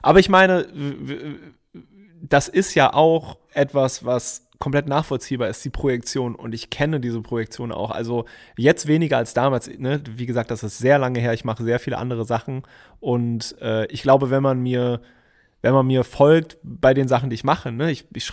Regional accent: Hennef, North Rhine-Westphalia, Germany; born or raised there

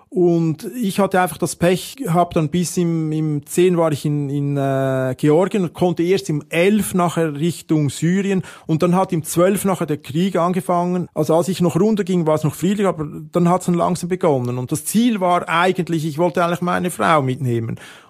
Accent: Switzerland; Also ich hätte nie gedacht als Schweizer, dass ich mal in so eine Situation komme.

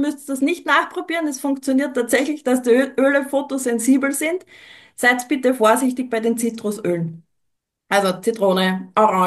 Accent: Austria; Bei uns in Österreich sind es die Gelsen

